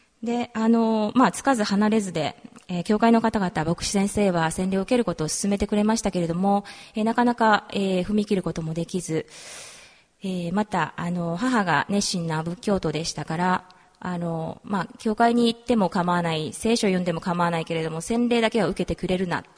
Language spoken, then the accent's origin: Japanese; Nakatsu, Oita, Japan; 私は大分県の中津市というところの出身です。で、中津市の中津戦場教会という、教会の、メンバーだったんですけれども、そちらで洗礼を受けました。